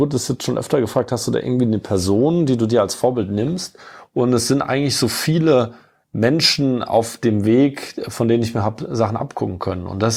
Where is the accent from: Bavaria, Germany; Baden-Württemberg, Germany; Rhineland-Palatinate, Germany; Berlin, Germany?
Rhineland-Palatinate, Germany; Kaiserslautern; Ich bin ja in der Pfalz aufgewachsen, bin auch stolzer, gebürtiger Pfälz in der Nähe von, oder direkt im kleinen Vorort von Kaiserslautern aufgewachsen.